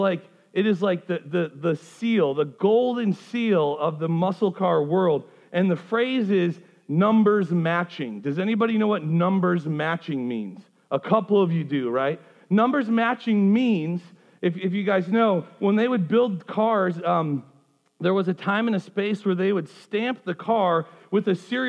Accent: Wisconsin, United States; I'm from Wisconsin, but I said yeet yeet.

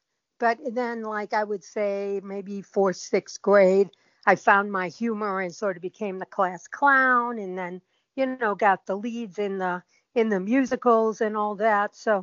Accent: St. Louis, Missouri, United States; I grew up in St. Louis.

